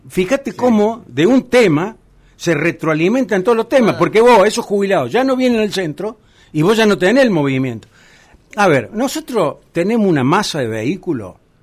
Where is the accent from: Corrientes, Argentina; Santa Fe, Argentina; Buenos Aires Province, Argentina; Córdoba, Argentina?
Córdoba, Argentina; Villa María; soy ciudadano de Villa María, soy hincha Belgrano, de Racing